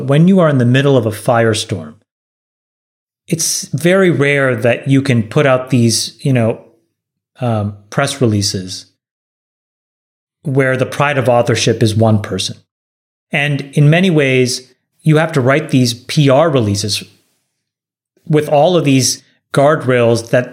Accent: Canada; I care about this so much as a Canadian

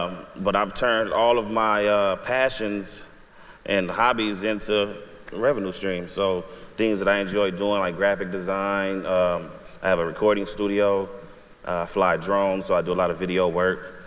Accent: Oakland, California, United States; I grew up in Oakland. Poverty, single parent home, drugs, what you name it, violence.

